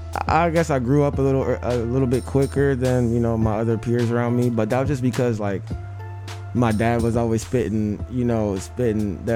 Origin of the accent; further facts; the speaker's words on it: Tennessee, United States; now in California, United States; I came from Tennessee, and now I'm in California.